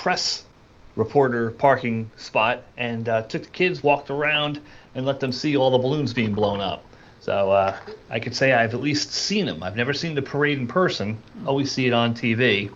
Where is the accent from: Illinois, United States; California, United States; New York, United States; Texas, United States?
New York, United States; now in Florida, United States; close to New York City and eventually moving to Florida, I wanted my children to have as much experience as I had growing up near New York City.